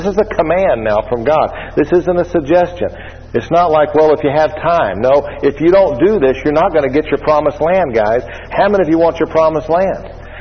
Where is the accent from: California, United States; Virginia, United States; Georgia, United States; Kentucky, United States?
Georgia, United States; Atlanta; Now, I'm coming from Metro Atlanta, where, you know, there's something on every corner.